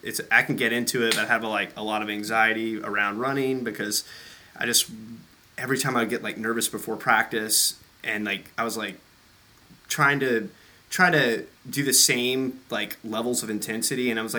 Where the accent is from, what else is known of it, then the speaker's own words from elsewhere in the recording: Simpsonville, South Carolina, United States; I am from, well, Simpsonville, South Carolina.